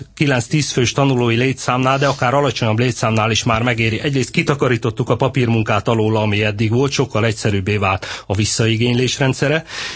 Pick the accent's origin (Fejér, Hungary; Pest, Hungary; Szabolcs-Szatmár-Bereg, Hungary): Szabolcs-Szatmár-Bereg, Hungary; ahonnan én jövök, Szabolcs-Szatmár-Bereg megyéből